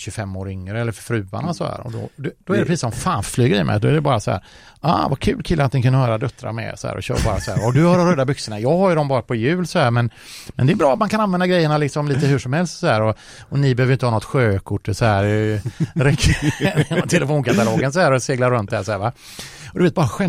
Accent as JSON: {"language": "Swedish", "town": "Stenungsund", "region": "Västra Götaland County", "country": "Sweden", "said": "jag är ju från Stenungsund egentligen"}